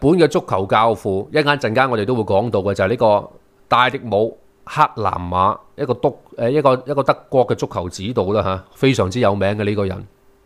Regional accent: Hong Kong; 譬如说我们香港人看球都说、70年代的日本球求其点都赢到他

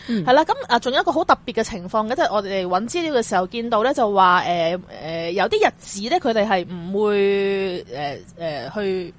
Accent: China; 同埋佢哋搬屋嘅时候都会好似我哋中国人咁样样啦

